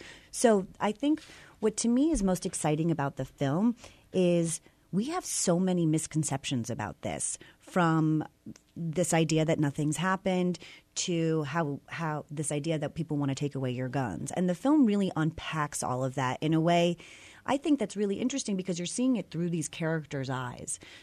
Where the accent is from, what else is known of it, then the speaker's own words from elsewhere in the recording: Brookfield, Connecticut, United States; So we had, and I'm from Brookfield, Connecticut. So I'm in the town that's right next to Newtown.